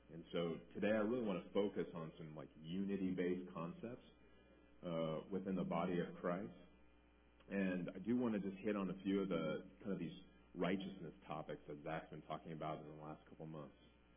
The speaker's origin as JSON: {"language": "English", "country": "United States", "said": "As an American, I tend to have a very individualistic paradigm. Right? And I love being an American."}